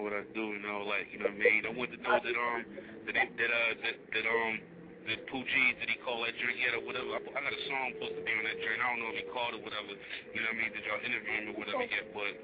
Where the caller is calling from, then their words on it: Philadelphia, Pennsylvania, United States; North Philly Eyes, man. I'm calling from Philly.